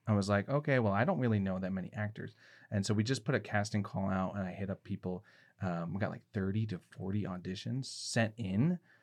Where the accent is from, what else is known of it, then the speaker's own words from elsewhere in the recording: Reading, Pennsylvania, United States; born there; I was born in Reading and I lived there for